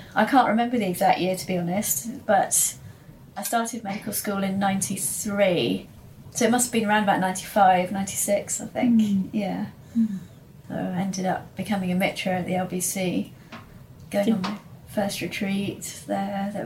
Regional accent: South West England, United Kingdom; growing up in Devon, I'm very much into that side of things

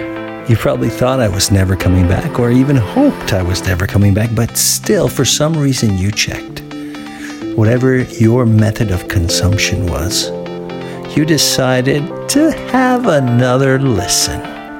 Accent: Canada; as a Canadian

